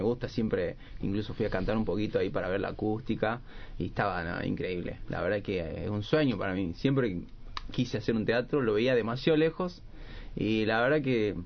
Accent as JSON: {"language": "Spanish", "town": "San Salvador de Jujuy", "region": "Jujuy", "country": "Argentina", "tie": "born there", "said": "Sí, soy jujeño."}